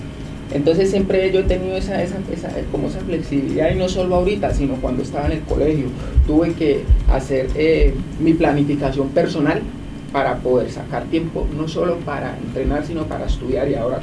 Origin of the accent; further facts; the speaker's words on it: Bucaramanga, Santander, Colombia; also born or lived in Bogotá; soy de aquí, a la ciudad de Bucaramanga. Nací en Bogotá, pero toda mi vida aquí crecí, aquí me formé, no solo como persona, sino como deportista también.